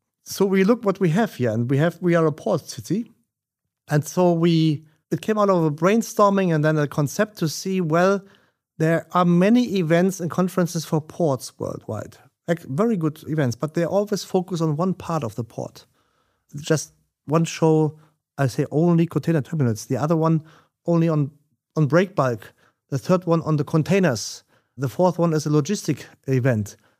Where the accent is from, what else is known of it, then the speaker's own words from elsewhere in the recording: Rhineland-Palatinate, Germany; you and I, we are not from Hamburg. I come from the Mosel, I'm a Rhenanian, I have a celebrate carnival